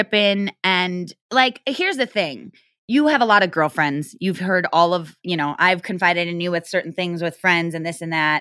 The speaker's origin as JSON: {"language": "English", "region": "Midwest", "country": "United States", "tie": "born or raised there", "said": "for me and growing up in the Midwest, I don't know if that's part of it."}